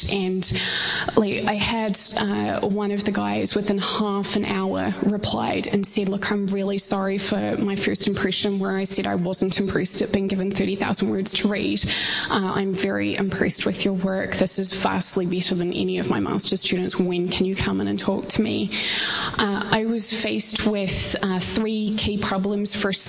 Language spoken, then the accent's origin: English; New Zealand; as a Kiwi who has no EU rights, no EU passport, no recourse to extra funds from the state at all